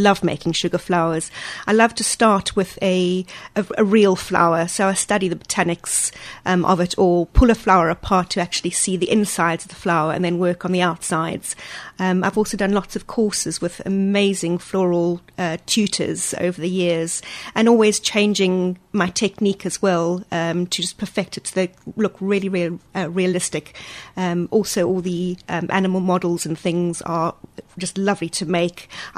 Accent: South Africa; moved away as an adult; now in United Kingdom; Well, I grew up in South Africa and spent 27 years there before coming to the UK in about 1995.

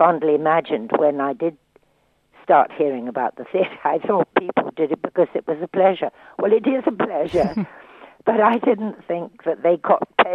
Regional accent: Plaistow, London, United Kingdom; born there; my mother and father were, I suppose, tantamount to Cockneys, because I was born in Plaistow in the East End of London

